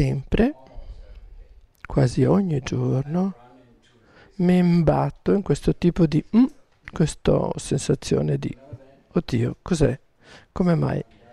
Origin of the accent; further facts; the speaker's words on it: Germany; Io posso dirvi che io sono un tedesco che ha studiato in Italia